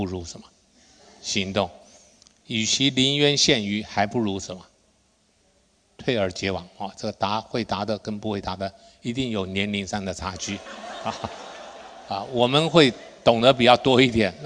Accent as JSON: {"language": "Chinese", "country": "Taiwan", "tie": "born or raised there", "said": "我以前在台湾长大的过程当中，年纪小的时候，我到大学的时候"}